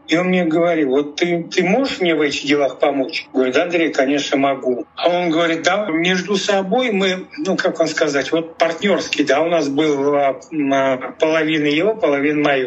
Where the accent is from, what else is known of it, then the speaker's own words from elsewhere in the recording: Volga region, Russia; Понимаете, я вырос на Волге.